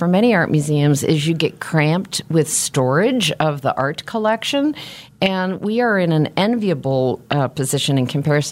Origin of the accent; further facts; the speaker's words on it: West Coast, United States; You know, I'm one of those Americans that moved growing up and moved as an adult, but I am a West Coast person, and I discovered that when I lived on the East Coast for 8 years.